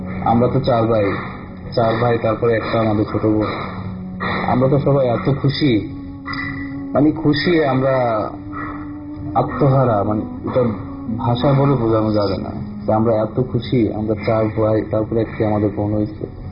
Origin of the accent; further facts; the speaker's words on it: Comilla, Chittagong Division, Bangladesh; আমার দেশের বাড়ি কুমিল্লাতে, আর ঘটনাটি ঘটেছিল আমার গ্রাম। আমার গ্রাম হচ্ছে রকটিপাড়া।